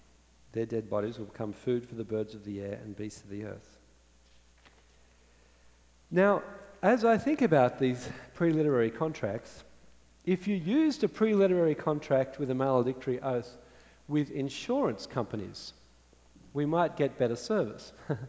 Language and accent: English; Australia; I'm Australian. Don't know if you guessed.